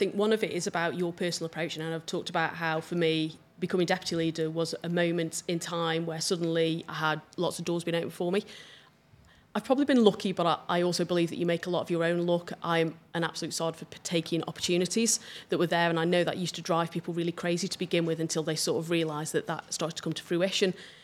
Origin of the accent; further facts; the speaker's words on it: Stoke-on-Trent, West Midlands, United Kingdom; And they also know I come from Stoke-on-Trent because the question's always about Stoke-on-Trent.